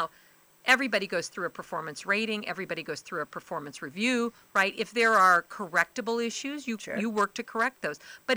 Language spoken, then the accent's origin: English; South Carolina, United States; I'm from York County. Fort Mill School District is one of the best in the state.